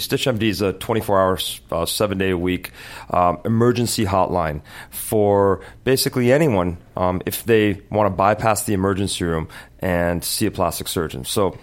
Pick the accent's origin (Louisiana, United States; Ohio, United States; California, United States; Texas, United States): California, United States; Beverly Hills; And I grew up in Beverly Hills, and I guess it's a different part of the world